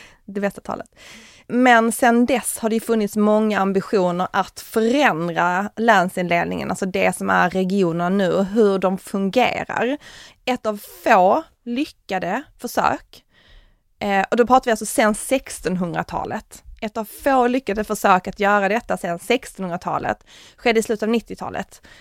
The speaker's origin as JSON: {"language": "Swedish", "region": "Skåne", "country": "Sweden", "said": "Vi känner ju till honom eftersom vi är från Skåne."}